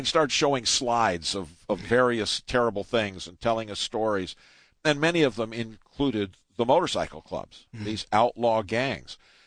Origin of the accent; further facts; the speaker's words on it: Riverside, California, United States; I grew up in Southern California. From the time I was in the first grade, I knew who the Hell's Angels were.